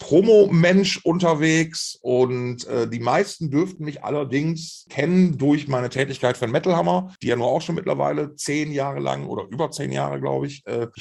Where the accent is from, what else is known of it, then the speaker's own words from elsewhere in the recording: Essen, North Rhine-Westphalia, Germany; Essen, born and raised.